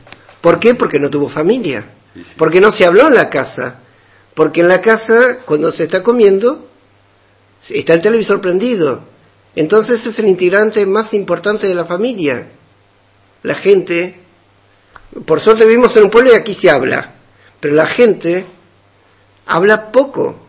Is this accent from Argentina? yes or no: yes; Argentina; yo que vengo de lo que se llama tercer mundo, lamento informarles, para los que no lo saben, que en mi país, en Argentina